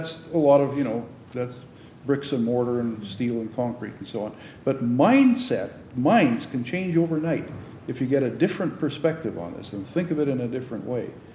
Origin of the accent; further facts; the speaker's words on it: Central Canada, Canada; stuck it in my hometown in central Canada